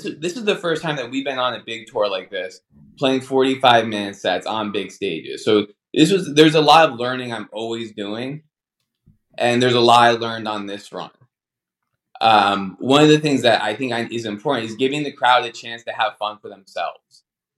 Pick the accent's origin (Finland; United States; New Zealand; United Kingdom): United States; New Jersey; I grew up in one in New Jersey.